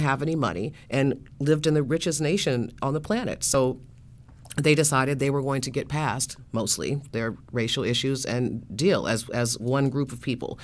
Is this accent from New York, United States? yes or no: no; Chicago, Illinois, United States; now in Washington, United States; I grew up in Chicago, and I didn't really know about Resurrection City until a couple of years ago. I've only been in D.C. for a few years